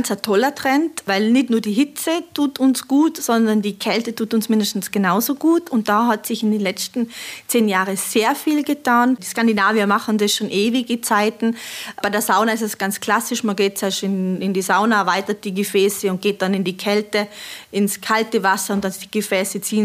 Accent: Tyrol, Austria; bei uns in Tirol

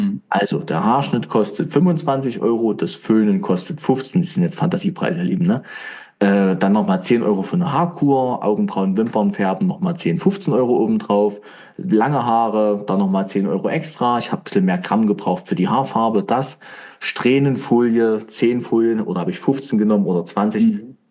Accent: Weinböhla, Saxony, Germany; ich bin ja ursprünglich auch aus Dresden oder halt Weinböhler, ne?

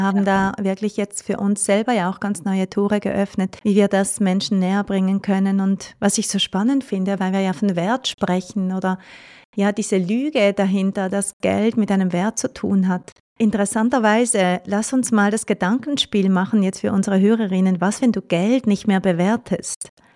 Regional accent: Basel, Basel-Stadt, Switzerland; Also in der Schweiz, gerade ich komme ja ursprünglich aus Basel

